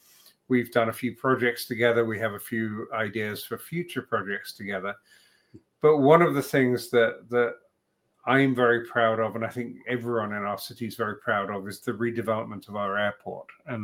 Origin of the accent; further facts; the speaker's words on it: United Kingdom; So, as a Brit, I feel very proud that London is something of a center for experience design